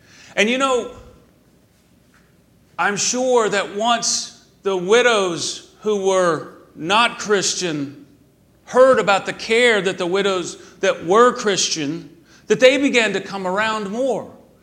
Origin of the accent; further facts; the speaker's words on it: Texas, United States; that I didn't have the same value system that maybe he had, the rural part of being a Texan that he knew, that I was one of them.